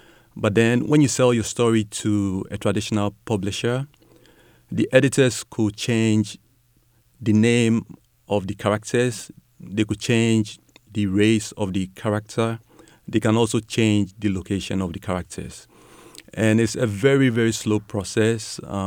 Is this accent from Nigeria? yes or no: no; Ghana; now in United States; I'm originally from Ghana in West Africa